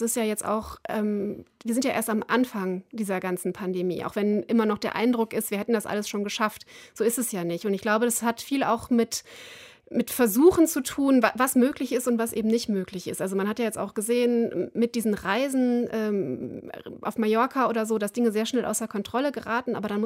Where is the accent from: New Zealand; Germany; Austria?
Germany; North Rhine-Westphalia; natürlich Ischgl, aber auch bei uns in Nordrhein-Westfalen ist ja nicht alles so lupenrein gelaufen.